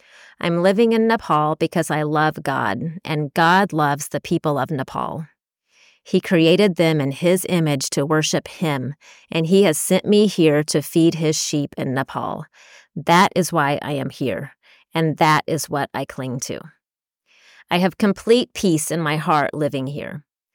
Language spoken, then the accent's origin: English; United States; I was raised in America, and there are things about American culture that I love.